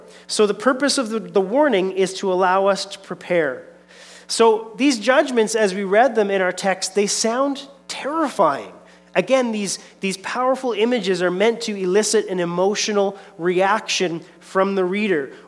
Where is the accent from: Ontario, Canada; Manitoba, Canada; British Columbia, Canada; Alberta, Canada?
British Columbia, Canada; Growing up on Vancouver Island, one of the realities of living on the island was that if you wanted to get anywhere, you had to take the ferry